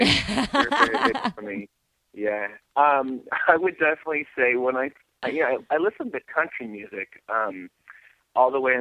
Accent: Sacramento, California, United States; I am. I'm from Sacramento, born and raised.

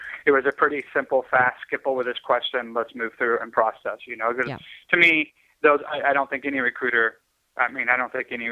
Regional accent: Texas, United States; also born or lived in Illinois; I was born in Illinois, raised in Texas, and then

